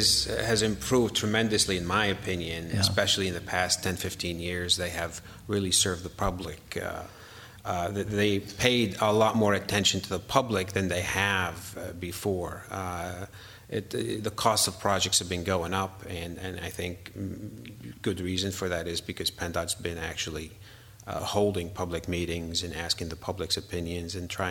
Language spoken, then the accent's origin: English; Syria; English is a second language; now in United States; I'm originally from Syria. I came here 30-some years ago. Okay. I had some relatives here in Hollidaysburg. And so I came to the U.S.